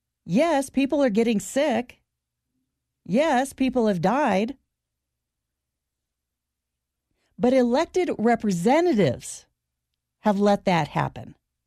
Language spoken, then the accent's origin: English; New York City, New York, United States; born there; as I was born in New York and only recently moved from NYC a few years ago